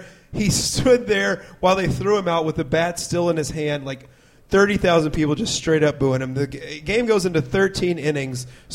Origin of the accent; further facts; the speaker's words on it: Houston, Texas, United States; They were playing the Houston Astros, my hometown team.